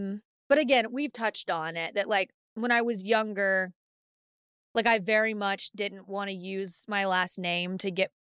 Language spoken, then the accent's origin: English; Ashland, Kentucky, United States; accent: Kentucky; oh, I'm from Kentucky. And, like, I hate it so much. And, like, now you're like, I'm from Ashland. And, like, I lived here for, like, 15 years and I still have this accent.